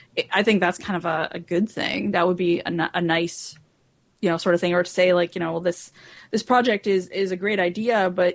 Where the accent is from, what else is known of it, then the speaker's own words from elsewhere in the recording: Canada; because I'm Canadian and I can't use it.